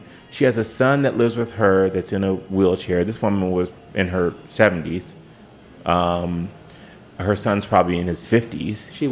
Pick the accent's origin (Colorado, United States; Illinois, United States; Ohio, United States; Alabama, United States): Ohio, United States; Cleveland; because I'm from Cleveland, because I was raised the way that I was.